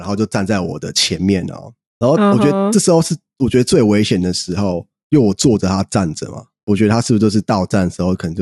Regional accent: New York, United States; 因为我是纽约人

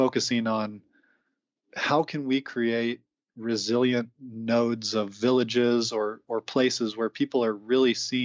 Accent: Alaska, United States; Growing up in Alaska, living a lot off of the bounty of the land and the animals that lived there

